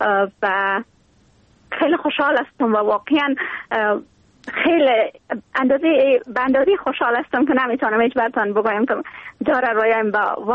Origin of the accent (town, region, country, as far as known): Kabul, Afghanistan; born there